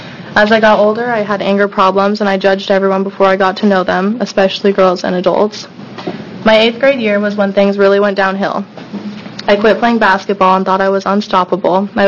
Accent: Oregon, United States; I am 16 years old, and I am from Clackamas County.

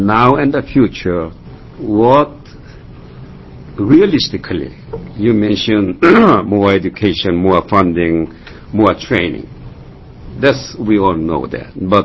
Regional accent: South Korea; English is a second language; In Korea, I'm from Korea.

